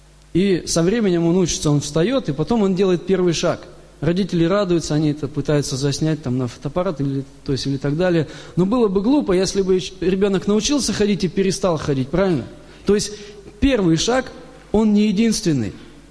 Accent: Smolensk, Smolensk Oblast, Russia; Приехал из Смоленска, из Смоленской области точнее.

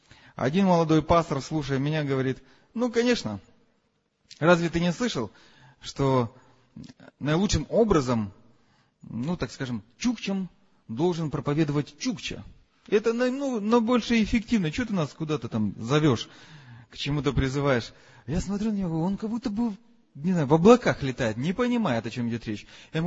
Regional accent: Kyiv, Ukraine; Родился я в Киеве, там и вырос, и посещал церковь большую.

